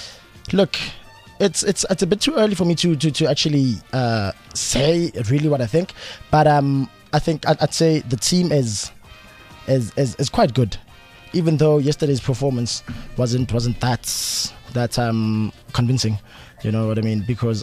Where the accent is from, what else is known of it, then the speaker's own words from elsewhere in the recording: Soweto, Gauteng, South Africa; I'm from Devland, you know? That is in Soweto.